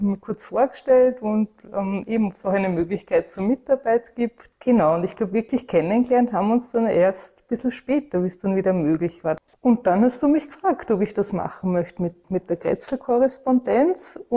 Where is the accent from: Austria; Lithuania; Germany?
Austria; Upper Austria; now in Vienna, Austria; Und als Wienerin, also Oberösterreicherin, die zugewandert ist, interessiert man sich natürlich speziell für seine Stadt